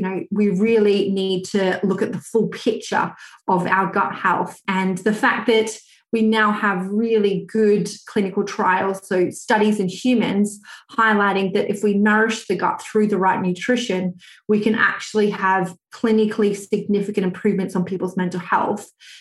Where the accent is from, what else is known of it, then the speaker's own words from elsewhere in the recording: Australia; now in United Kingdom; I'm actually Australian, although I live in the UK. So I did my PhD in gut health back in Australia